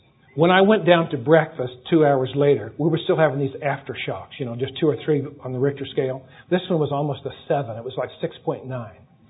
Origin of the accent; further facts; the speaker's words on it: East Coast, United States; because I was in California and I'm from the back east